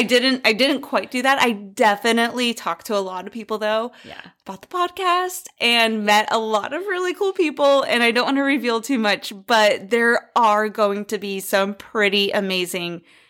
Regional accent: Arizona, United States; But obviously we're from America, we're from Arizona, but I have been obsessed with British history since I was like 9, 10, really about 12.

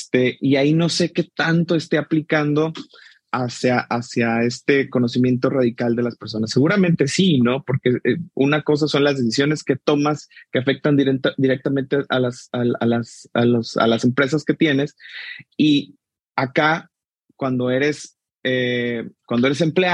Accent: Mexico; de México.

